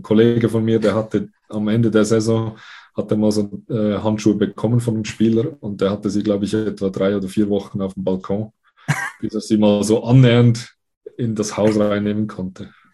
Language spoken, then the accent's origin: German; Switzerland; bei uns in der Schweiz ist das auch so